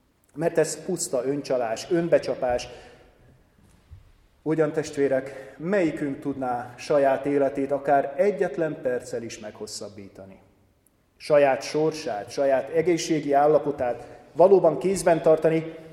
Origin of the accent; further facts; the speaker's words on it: Transylvania, Romania; akár itt, akár Erdélyben, szülőhazámban